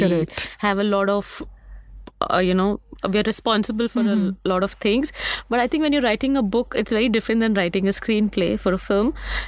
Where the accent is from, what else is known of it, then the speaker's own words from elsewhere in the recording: Mumbai, Maharashtra, India; I was very good at Hindi, Marathi, because I'm from Bombay, very good in Hindi, Marathi languages, mm. English.